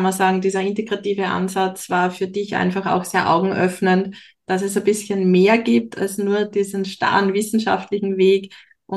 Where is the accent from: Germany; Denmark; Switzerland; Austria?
Austria; bei uns in Österreich